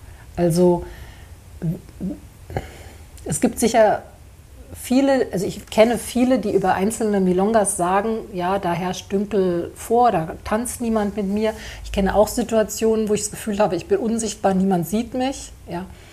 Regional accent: Berlin, Germany; mit der man dann so als Berlinerin begrüßt wird

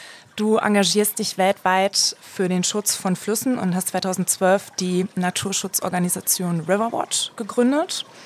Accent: Lichtenau, North Rhine-Westphalia, Germany; Und wir sind beide in Lichtenau in Westfalen aufgewachsen.

